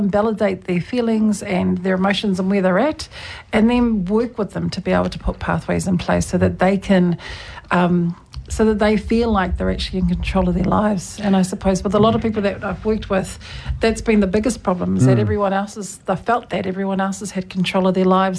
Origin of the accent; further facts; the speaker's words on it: Auckland, New Zealand; And so born and raised in Auckland, but have whakapapa in Hamilton, obviously. My surname, though, it comes from the beautiful Kaipara, and so is my husband's, and so he was raised up there.